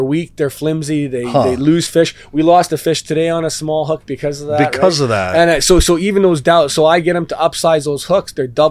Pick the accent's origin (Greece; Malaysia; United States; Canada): Canada; Winnipeg, Manitoba; I am Winnipeg, born and raised.